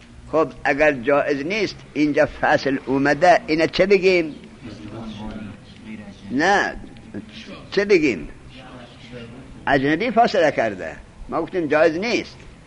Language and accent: Persian; Afghanistan; چرا؟ چون من افغانیم، اینم افغانی